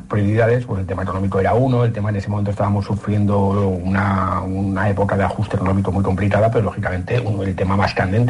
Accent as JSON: {"language": "Spanish", "region": "Aragon", "country": "Spain", "said": "yo soy aragonés y vivo en Aragón"}